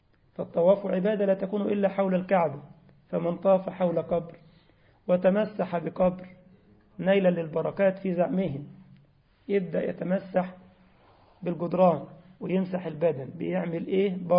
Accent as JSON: {"language": "Arabic", "country": "Egypt", "said": "وعندنا في بلدنا مصر على سبيل المثال يأتون من جنوبها من الصعيد يحملون العجول لسيدي فلان وسيدي علان"}